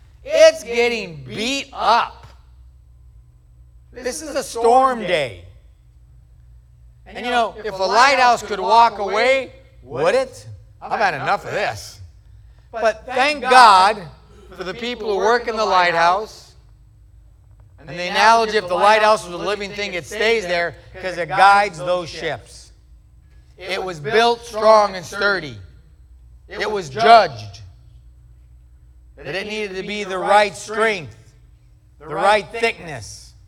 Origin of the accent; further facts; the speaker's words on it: Minneapolis, Minnesota, United States; also born or lived in Amarillo; when I moved from Minneapolis to Amarillo, it was a hard move. 1,000 miles from my family. And I didn't speak Southern.